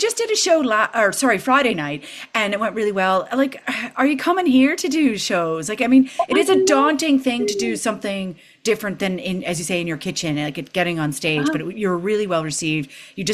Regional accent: Canada; now in United Kingdom; I'm Canadian and I do miss Canada at times, even though I've been here for 25 years.

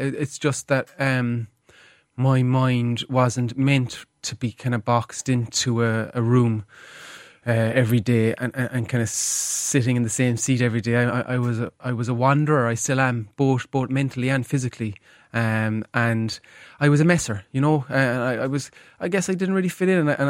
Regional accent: Cobh, County Cork, Ireland; Yeah. I mean, I was born in the city, and I was raised in Cove. That's where my family are all from.

